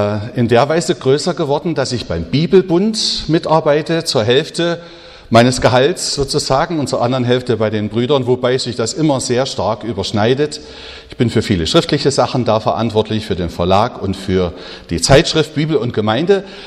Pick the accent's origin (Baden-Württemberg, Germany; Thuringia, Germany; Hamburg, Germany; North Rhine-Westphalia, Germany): Thuringia, Germany; Jena; now in Gefell, Germany; ich stamme aus Jena in Thüringen und bin nach 8 Umzügen auch wieder in Thüringen gelandet. Und zwar in Gefell, einem kleinen Ort, genau zwischen Thüringen, Sachsen und Bayern, in dieser Ecke, auf der Thüringer Seite.